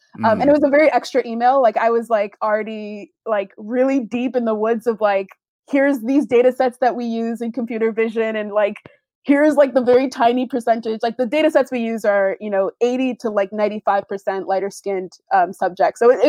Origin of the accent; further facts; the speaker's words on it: Canada; So I'm Canadian for reference.